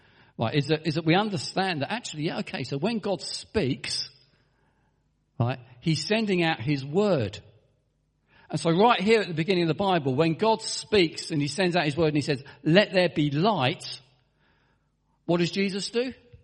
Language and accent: English; Herne Bay, South East England, United Kingdom; And I live in Herne Bay. I was born in Herne Bay. I've lived in Herne Bay all my life.